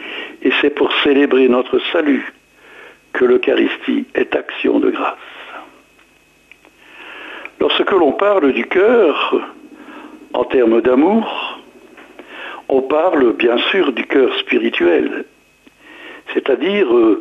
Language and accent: French; North, France; c'est la même chose un peu chez nous dans le Nord